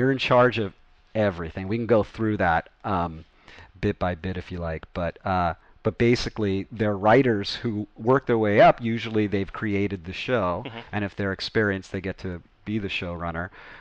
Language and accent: English; Malibu, California, United States; And I grew up in Malibu. Junior high school was just, everybody was a stoner surfer.